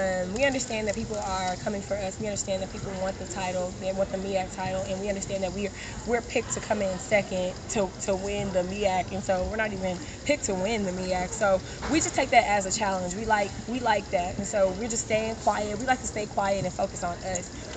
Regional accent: Houston, Texas, United States; I'm ready to go to Texas, number one, because I'm from Texas. You know, Houston, Texas is my hometown.

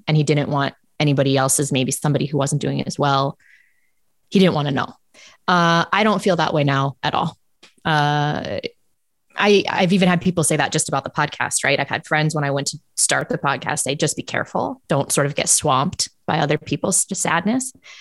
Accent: United States; Also, that's probably just me, because I'm American. I seek it out.

